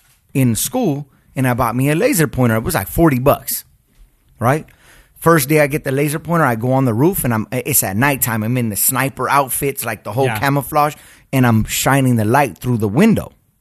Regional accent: Covina, California, United States; So I grew up in Covina.

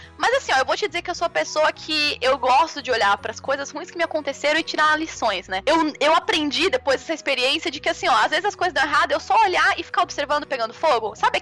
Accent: Blumenau, Santa Catarina, Brazil; Eu falo que eu nasci em Blumenau e é isso, entendeu? Eu nasci em Blumenau, terra do October. Sou de Blumenau.

